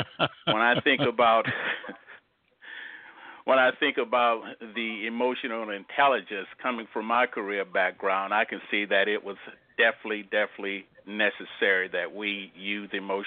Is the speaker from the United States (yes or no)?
yes; Florida, United States; I am from the Tampa Bay area, and I grew up most of my life here.